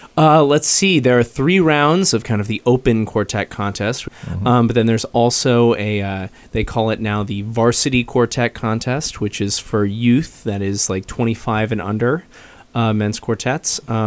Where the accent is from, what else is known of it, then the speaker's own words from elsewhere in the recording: Ohio, United States; That's right. I grew up in Ohio, where I started singing.